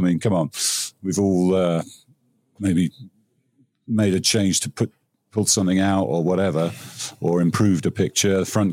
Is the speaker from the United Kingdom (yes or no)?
yes; England, United Kingdom; I'm English, but I'm not obsessed by the royal family.